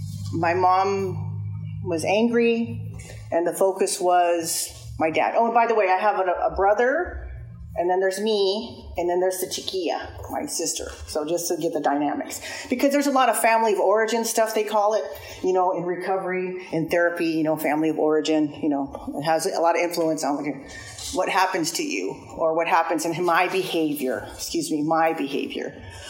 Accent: Santa Ana, California, United States; I am from Orchid Santa Maria.

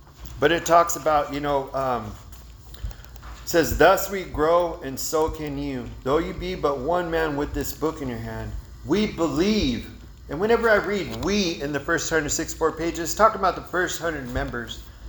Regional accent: Santa Maria, California, United States; You know, I was born and raised right here in Santa Maria.

